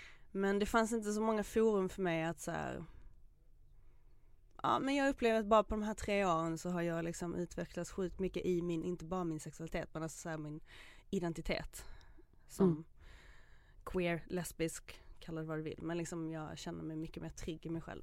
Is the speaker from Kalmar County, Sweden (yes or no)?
no; Lund, Skåne, Sweden; som jag har vuxit upp i Lund